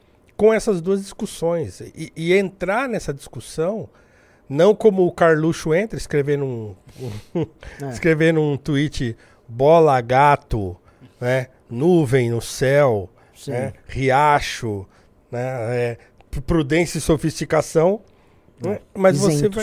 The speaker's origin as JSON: {"language": "Portuguese", "country": "Brazil", "said": "A gente, enquanto brasileiro, a gente precisa entender o que para nós significa liberdade de expressão."}